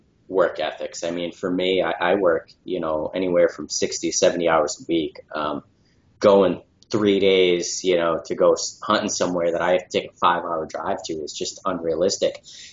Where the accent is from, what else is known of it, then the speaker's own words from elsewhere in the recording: Massachusetts, United States; I grew up hunting in the Berkshires, Western Massachusetts